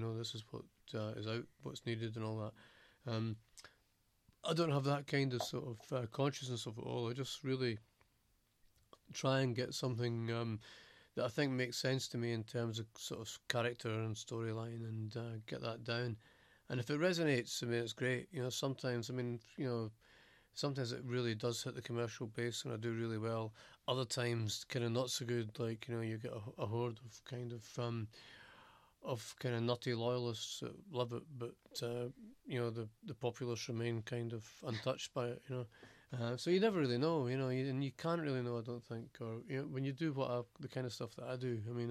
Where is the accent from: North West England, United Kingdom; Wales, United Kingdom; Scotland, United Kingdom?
Scotland, United Kingdom; obviously being Scottish, you know, I'd have to say Scotland because you just, you know, you've got a love for where you come from